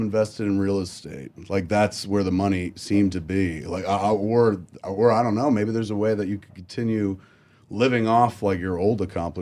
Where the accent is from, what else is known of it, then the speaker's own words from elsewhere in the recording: Boston, Massachusetts, United States; Okay, we grew up in Boston. So we didn't grow up seeing fucking famous people.